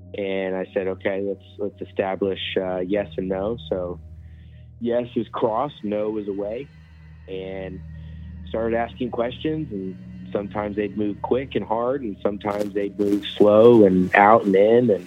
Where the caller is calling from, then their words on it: Atlanta, Georgia, United States; from Atlanta.